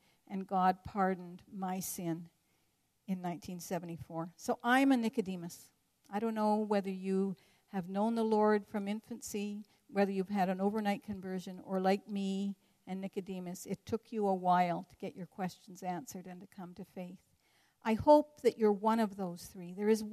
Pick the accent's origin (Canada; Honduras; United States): Canada; Before that, I thought, I'm Canadian, I must be Christian. Don't know if I believe in God, but I'm Canadian, so that must make me a Christian.